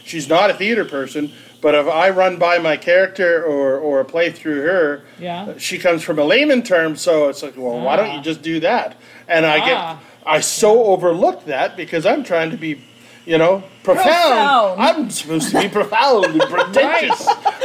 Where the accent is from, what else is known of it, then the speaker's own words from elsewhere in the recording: New Brunswick, Canada; Yes, I'm from New Brunswick, so that's the only bilingual province in the country.